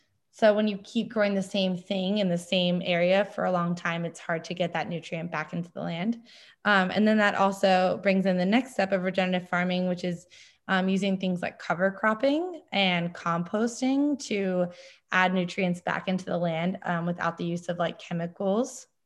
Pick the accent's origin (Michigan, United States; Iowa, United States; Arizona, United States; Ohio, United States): Ohio, United States; also born or lived in Washington; now in Southern California, United States; I'm from Ohio, and I moved to Washington before I moved to Southern California.